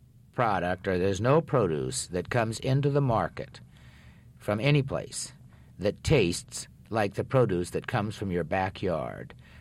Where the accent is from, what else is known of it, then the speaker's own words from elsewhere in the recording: South Dakota, United States; because in growing up in South Dakota, there's not much there either. There is today.